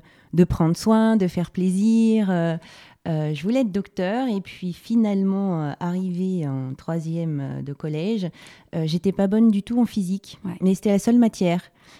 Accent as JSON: {"language": "French", "town": "Hyères", "region": "Provence-Alpes-Côte d'Azur", "country": "France", "tie": "born or raised there", "also_born_or_lived": "Paris", "said": "Alors, je suis née à Paris, dans une famille où il y avait déjà une grande sœur. Et puis, assez rapidement, on est parti vivre dans le sud, dans le Var, à Hyères."}